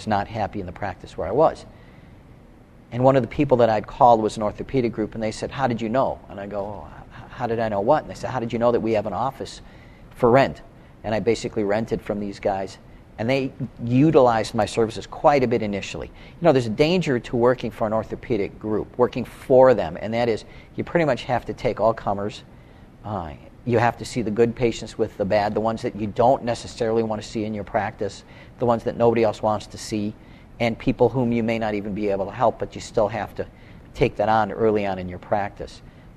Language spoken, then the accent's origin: English; Chicago, Illinois, United States; This was in Chicago. I'm from, born and raised in Chicago. I live 5 blocks from my parents. Still do.